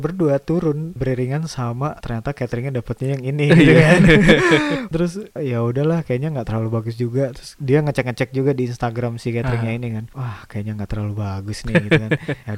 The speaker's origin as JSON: {"language": "Indonesian", "region": "Jakarta", "country": "Indonesia", "said": "Akadnya itu gue Betawi kan."}